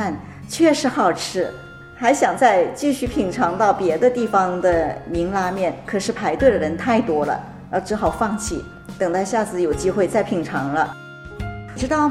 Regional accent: South China, China; now in Japan; 我的家乡呢，在中国的南方，没有北方那么擅长做各种面食。不过我们家乡的米粉特别有名

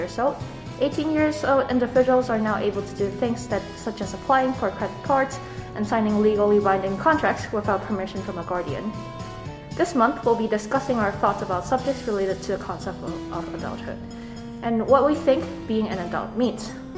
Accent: Vancouver, British Columbia, Canada; I'm from Vancouver, which is in British Columbia

